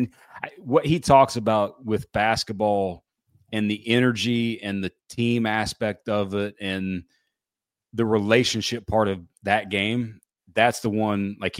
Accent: West Virginia, United States; he's from my hometown in West Virginia. And I went to his basketball camp all those years

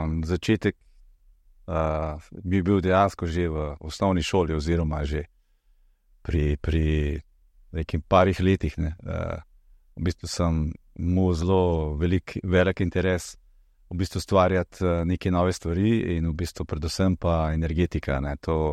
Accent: Žirovnica, Upper Carniola, Slovenia; kjer je tam v mojem domačem kraju v Žirovnici, kjer sem res preživel prvih 12 let.

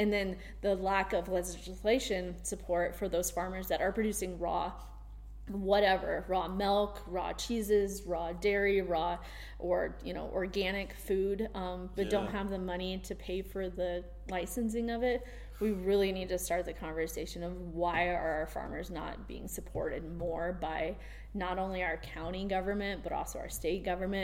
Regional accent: Midwest, United States; I grew up in the Midwest on a farm, and there was factory farms all over.

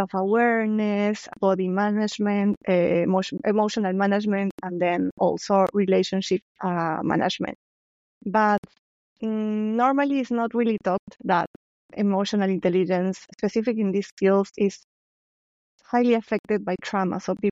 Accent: Lima, Peru; I was raised and born in Peru, Lima, Peru, and I had entrepreneurs' parents.

